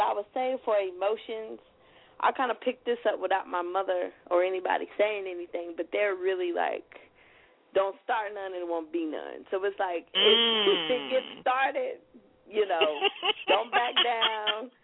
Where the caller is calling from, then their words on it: Nashville, Tennessee, United States; I'm calling from Nashville.